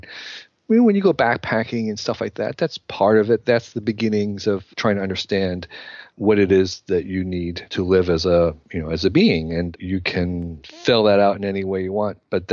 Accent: New Jersey, United States; I grew up in New Jersey. I'd never left New Jersey. We never took vacations. It's hard to describe how parochial New Jersey was back in, you know, the 1960s.

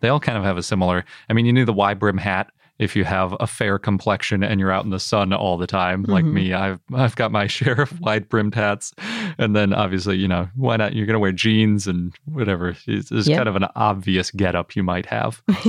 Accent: Wisconsin, United States; Because I keep track of all the famous people from Wisconsin since I'm from Wisconsin.

